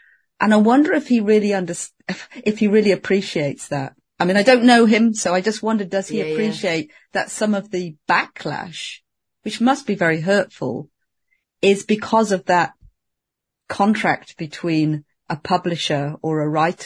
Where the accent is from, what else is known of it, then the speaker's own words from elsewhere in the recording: United Kingdom; Because we are British and they represent us in some way